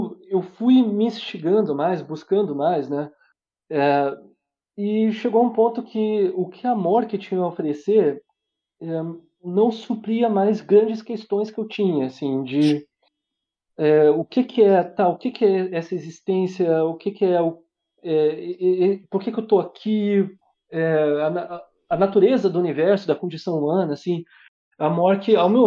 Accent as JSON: {"language": "Portuguese", "region": "Rio de Janeiro", "country": "Brazil", "said": "eu sou do interior do Rio de Janeiro, né?"}